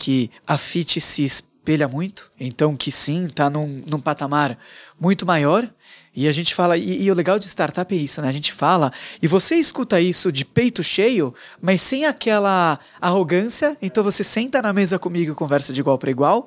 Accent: São Paulo, Brazil; eu sou do Bom Retiro. E sou mesmo, eu sou Rabino do Bom Retiro

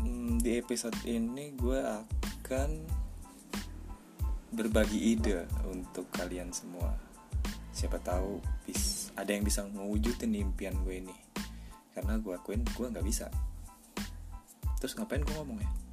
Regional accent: Jakarta, Indonesia; born there; Gue sendiri yang lahir di Jakarta masih belum sebegitu apal gitu jalanan di semua lini Jakarta.

